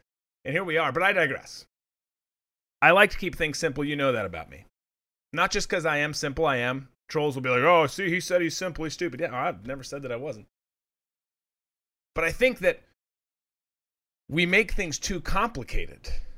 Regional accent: Minnesota, United States; I'm from Minnesota originally. Love being up in the Midwest.

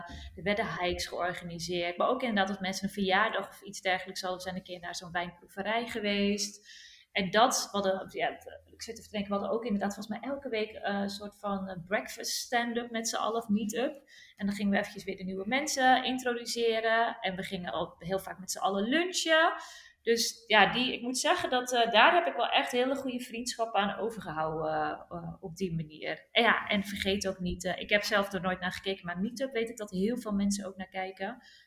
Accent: Edam, North Holland, Netherlands; ik kom uit Edam, een klein stadje.

